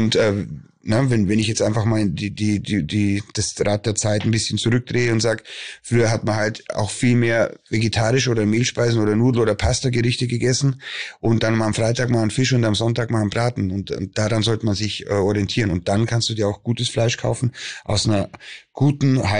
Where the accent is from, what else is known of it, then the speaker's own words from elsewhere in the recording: Bavaria, Germany; Ich komme aus Bayern und das ist nicht okay.